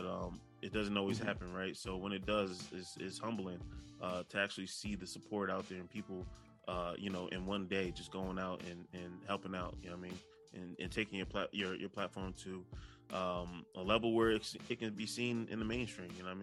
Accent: New Jersey, United States; also born or lived in New York City; now in Dallas, United States; Yeah, man, I'm from Jersey. So originally I'm from Jersey. I just moved from the Bronx, New York City, last year. So I'm in Dallas now. I was in New York City for 10 years, but originally from Jersey.

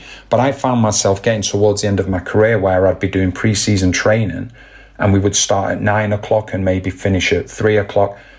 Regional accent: England, United Kingdom; as growing up in England

